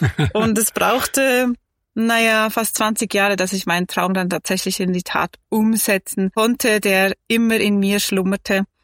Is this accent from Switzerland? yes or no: yes; Meiringen, Bern, Switzerland; ich bin in Meiringen aufgewachsen. Das ist ein kleiner Ort in den Bergen, näher Interlaken, vielleicht kennt ihr das. Bin dann immer in dieser Gegend gewohnt, immer in der Natur, in den Bergen, würde ich sagen, behütet aufgewachsen